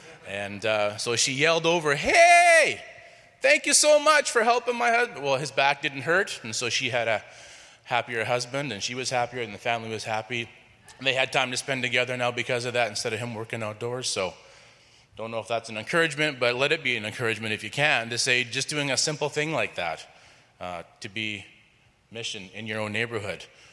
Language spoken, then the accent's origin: English; Canada; we're very Canadian, we wave and say hello